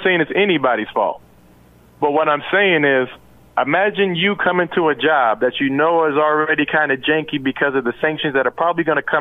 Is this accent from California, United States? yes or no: yes; Los Angeles, California, United States; I grew up in L.A. You know, where I grew up out in California, you know, one of my neighbors was Jewish. The other one was Muslim. I was Christian.